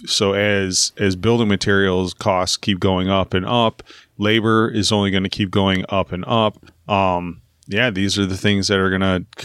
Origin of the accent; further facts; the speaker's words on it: Chicago, Illinois, United States; I live in the real world. I'm from Chicago. This ain't Mayberry.